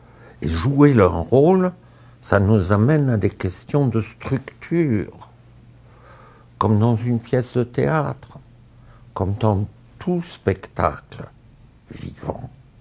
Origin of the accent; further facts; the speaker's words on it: Germany; Je suis allemand. Pas de nationalité.